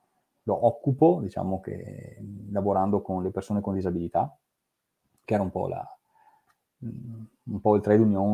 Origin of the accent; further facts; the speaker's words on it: Vicenza, Veneto, Italy; sono vicentino, sono nato ben prima dell'euro, nel senso che sono uno di quelli che ha imparato a usare il denaro in lire